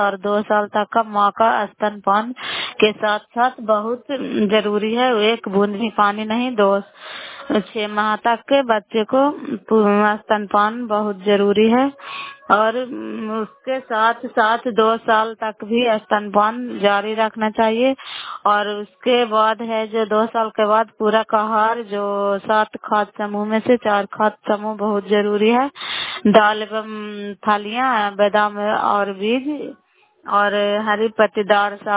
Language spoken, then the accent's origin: Hindi; Bihar, India; नालंदा जिला कराई ब्लॉक के निवासी हूँ।